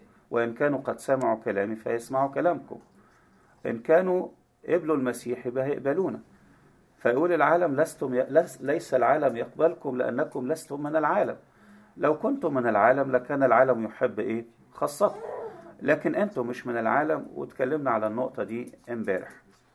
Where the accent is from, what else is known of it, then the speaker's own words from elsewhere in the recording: Egypt; إحنا كمصريين